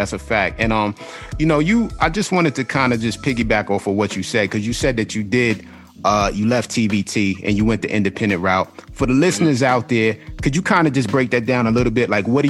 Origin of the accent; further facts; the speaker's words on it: Queens, New York, United States; I grew up in South Jamaica, Queens, and I know just for a fact, you know, like when that record hit, man, everybody was blasting that joint in Baisley, all over.